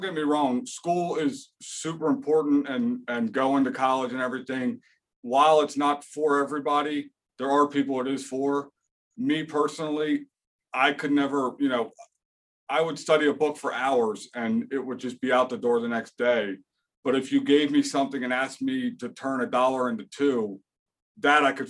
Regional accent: Baltimore, Maryland, United States; born there; So I was born in Baltimore, Maryland. I actually went to Towson High School

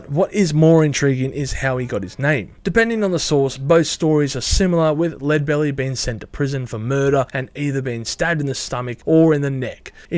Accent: Australia; A little single which would blast its way to the top of the charts in my home country

